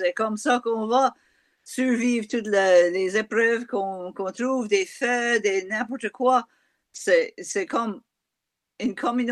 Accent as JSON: {"language": "French", "town": "Sainte-Anne-du-Ruisseau", "region": "Nova Scotia", "country": "Canada", "said": "je viens de Saint-Anne-du-Ruisseau, de Lower Eelbrook, le bas du ruisseau, excuse me, ce n'est pas exactement Saint-Anne-du-Ruisseau parce qu'il y a un petit pont. Mais l'autre village juste à côté, c'est Glenwood."}